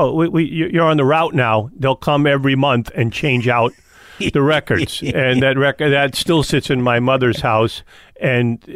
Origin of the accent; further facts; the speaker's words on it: Fort Lee, New Jersey, United States; And that was the house I grew up in Fort Lee.